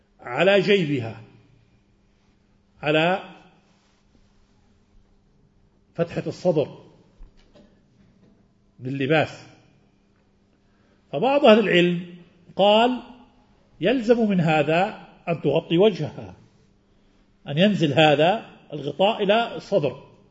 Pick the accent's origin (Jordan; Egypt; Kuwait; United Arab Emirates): Jordan; هذا ما نسميه في بلادنا والدارج على ألسنة نسائنا في بلادنا الأردن